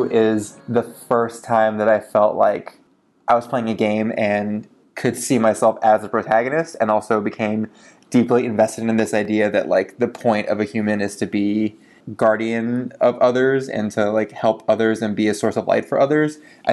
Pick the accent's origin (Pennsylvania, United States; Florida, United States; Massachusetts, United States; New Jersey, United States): Florida, United States; Miami; But to answer your question, I grew up in Miami.